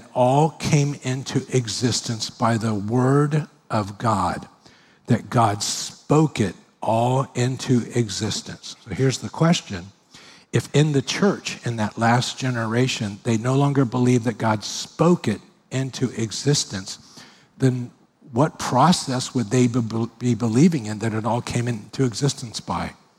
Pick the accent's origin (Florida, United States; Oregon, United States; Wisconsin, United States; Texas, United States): Florida, United States; Miami; I grew up in Miami. It was the safest town ever.